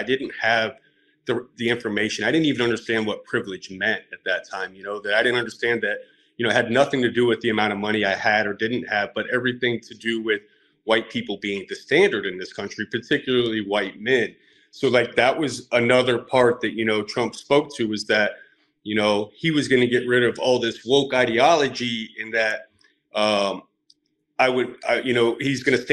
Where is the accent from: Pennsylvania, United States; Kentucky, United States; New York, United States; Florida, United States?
Florida, United States; So I grew up in South Florida in a small town, probably about 30 minutes outside of where Mar-a-Lago is actually.